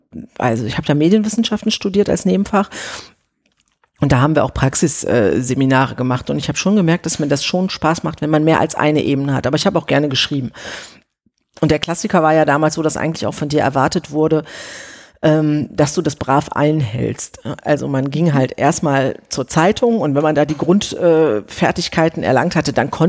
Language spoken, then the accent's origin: German; Oberhausen, North Rhine-Westphalia, Germany; ja, ich komme aus Oberhausen. Alles, was man von da mit der S-Bahn erreichen kann. Also da habe ich noch in Oberhausen gewohnt.